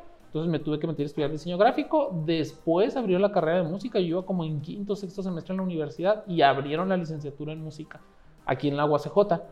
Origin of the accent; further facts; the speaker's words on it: Ciudad Juárez, Chihuahua, Mexico; born there; entre los 18 y los 32 más o menos anduve estudiando fuera, pero yo nací aquí en Ciudad Juárez